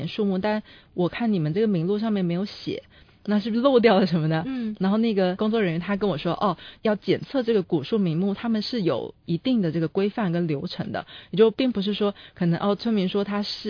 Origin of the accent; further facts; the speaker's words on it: Taiwan; now in China; 后来是我们台湾那边偶像剧不是很发达吗？曾经一段时间很发达